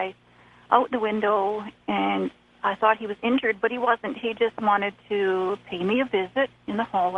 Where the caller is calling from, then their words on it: Vancouver, British Columbia, Canada; from Vancouver, BC.